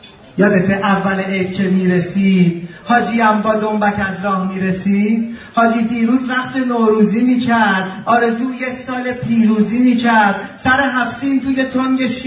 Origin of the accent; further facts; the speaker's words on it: Iran; born there; در زادگاهمون ایران با وضعیتی که امروز به وجود اومده